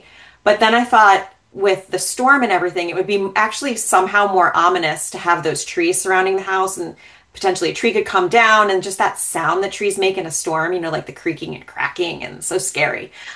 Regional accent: New Jersey, United States; So I grew up in North Jersey, where I still live now. I live about 5 miles from where I grew up, which is, you know, I've never lived outside of New Jersey.

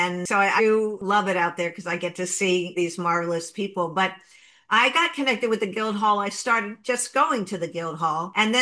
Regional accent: Delaware, United States; Growing up in Delaware, we went to the beach in the summertime.

